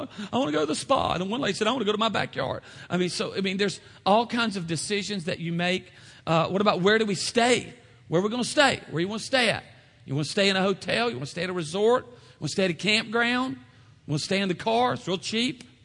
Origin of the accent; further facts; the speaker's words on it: Louisiana, United States; How many know when I roll in with the cooler, they know we from Louisiana? I mean, it's not, they know we're not from Chicago. Hey, from the South.